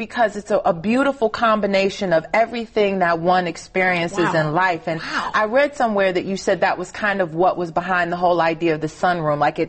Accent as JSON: {"language": "English", "town": "Detroit", "region": "Michigan", "country": "United States", "tie": "born or raised there", "said": "this album reminds me of growing up in Detroit on a Sunday when my mom was kind of, cooking dinner"}